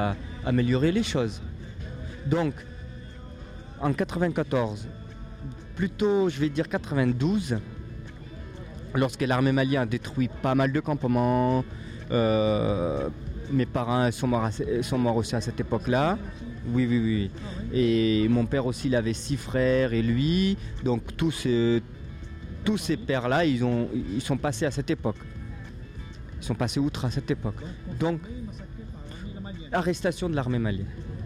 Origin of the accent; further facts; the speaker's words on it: Burkina Faso; moved away; Et quand je suis retourné cette année, c'est le même monde, 90 à 94, jusqu'à 97, puisque je suis parti de Burkina en 96, c'est le même péripétie qui se déroule encore.